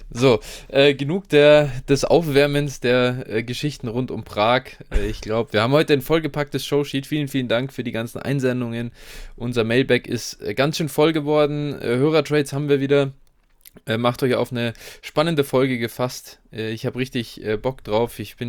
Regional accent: Bavaria, Germany; Ich weiß noch, ja, wir hatten bei uns in Bayern, ich weiß nicht, ob das bundesweit so ist, fährst du in der 11. Klasse war es bei uns dann

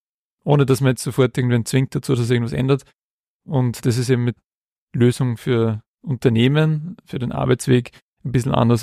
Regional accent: Königswiesen, Upper Austria, Austria; ursprünglich bin ich aus dem Mühlviertel, aus Königswiesen, Bezirk Freistadt.

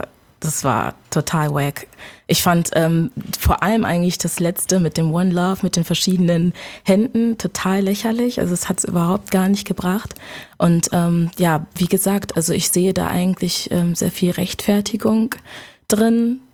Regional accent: Germany; Also meine Eltern sind aus Ghana. Ich bin hier geboren in Deutschland, schon immer hier gewesen.

